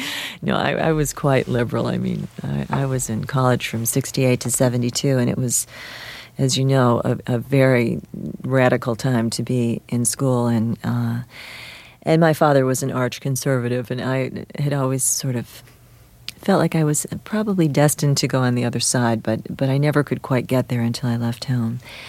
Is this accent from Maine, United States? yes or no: no; Buffalo, New York, United States; because I grew up in Buffalo, and we're not exactly known for our ski slopes.